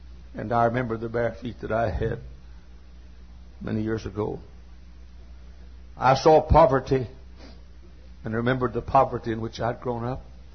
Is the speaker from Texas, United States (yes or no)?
yes; Texas, United States; I grew up in Texas where almost everybody had a 70-foot lot, 70 by 120 lot.